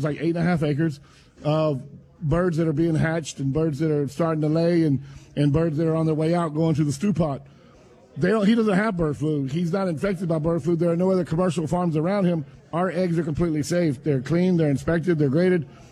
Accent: United States; First of all, I'm a Christian, but I'm an American, and I'm a grown-ass man.

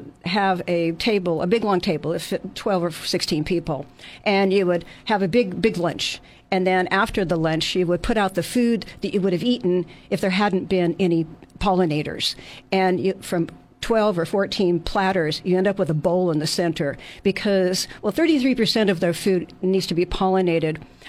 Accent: Long Beach, California, United States; In Long Beach, Southern California.

